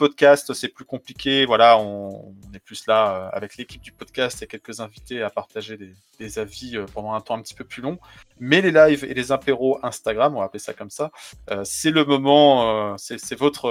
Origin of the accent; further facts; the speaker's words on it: Brittany, France; Moi, je suis breton, donc les Gaulois.